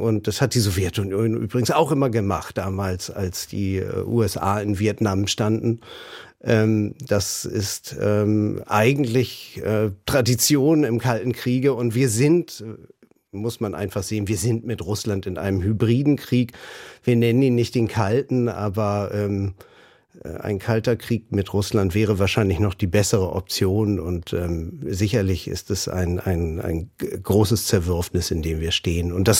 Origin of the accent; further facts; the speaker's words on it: Germany; wenn ich sage, ich bin Deutscher